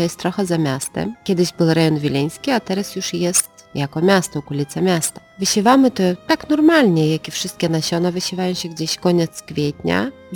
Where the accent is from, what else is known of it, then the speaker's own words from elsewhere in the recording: Lithuania; U nas na Litwie jest inna moda, jeżeli gdzieś wyjeżdżamy poza granicą, tam jest na kolory inna moda.